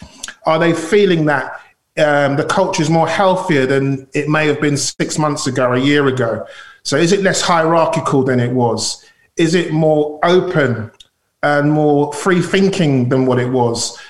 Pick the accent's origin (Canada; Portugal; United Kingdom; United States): United Kingdom; Deptford, London; I grew up in Deptford, okay? And I went to a local school